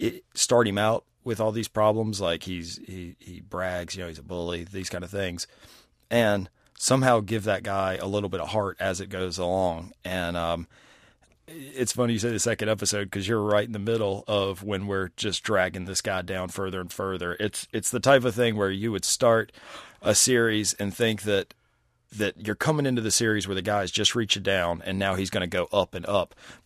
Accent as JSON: {"language": "English", "region": "the South", "country": "United States", "tie": "born or raised there", "said": "I definitely think it has something to do with growing up in the South."}